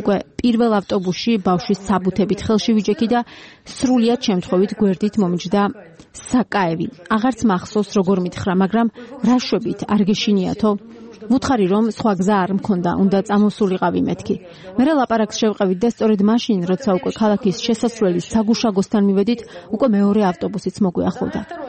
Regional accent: Tskhinvali, Shida Kartli, Georgia; Цхинвалис მკვიდრივარ, დავიბადე და გავიზარდე ქალაქში. საშუალო სკოლა ამ ქალაქში დავამთავრე

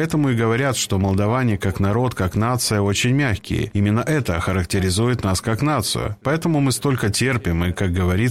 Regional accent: Moldova; Я горжусь тем, что я молдаванин

